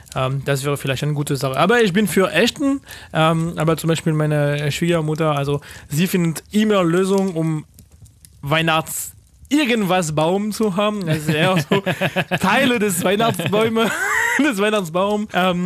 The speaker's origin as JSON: {"language": "German", "town": "Paris", "region": "Île-de-France", "country": "France", "second_language": "German", "said": "Und ich komme nicht aus Ostfrankreich, sondern aus Paris und da feiern wir das nicht."}